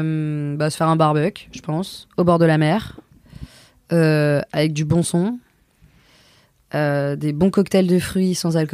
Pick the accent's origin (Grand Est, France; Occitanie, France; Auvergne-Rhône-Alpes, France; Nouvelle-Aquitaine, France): Auvergne-Rhône-Alpes, France; Gex; J'ai grandi à Gex, à la frontière de Genève.